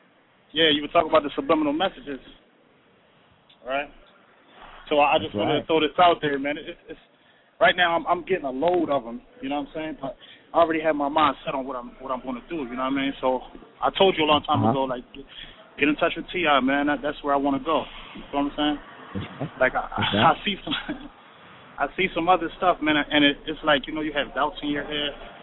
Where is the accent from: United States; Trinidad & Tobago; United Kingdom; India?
Trinidad & Tobago; So my brother, like I said, I'm from Trinidad, so if the listeners out there, they don't know that, I'm from Trinidad